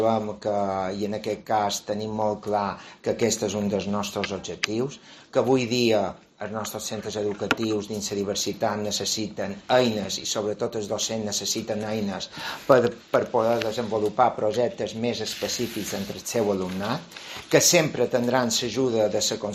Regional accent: Andratx, Balearic Islands, Spain; Jo, com que som d'Esport d'Andrai, som de la mà

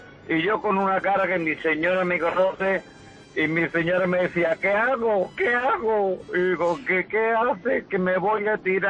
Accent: Huelva, Andalusia, Spain; Yo vengo a Huelva, porque yo soy de Huelva, tengo el apartamento allí en El Rompido

